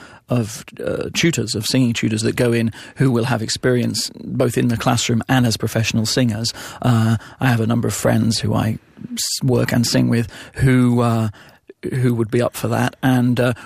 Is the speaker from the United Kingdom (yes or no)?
yes; United Kingdom; now in Montreal, Canada; I'm British, you know, I sound very anglophone